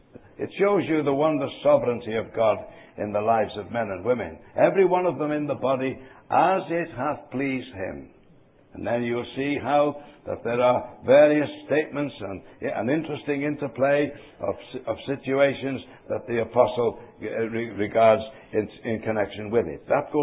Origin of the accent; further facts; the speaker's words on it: Liverpool, North West England, United Kingdom; born there; I was born in Liverpool, a seaport